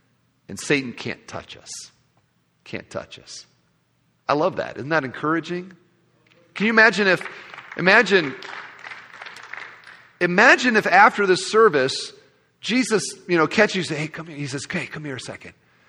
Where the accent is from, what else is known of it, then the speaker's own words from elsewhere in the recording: Iowa, United States; I'm a guy from Iowa.